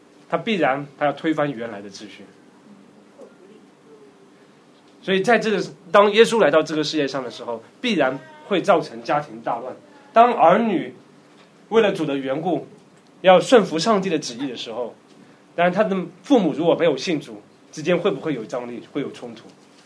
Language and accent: Chinese; China; 对我们中国来说，家人往往会给我们带来很多虚假的安全感。我们中国人就喜欢抱团做生意嘛